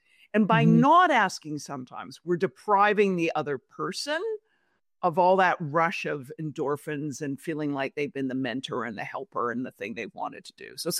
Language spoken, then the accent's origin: English; New York, United States; or just me being New Yorker telling her, I think it's all a bunch of crap.